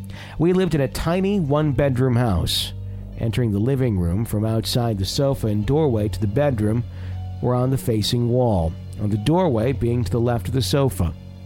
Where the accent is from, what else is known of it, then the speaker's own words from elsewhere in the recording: Fond du Lac, Wisconsin, United States; back in my hometown in Fond du Lac.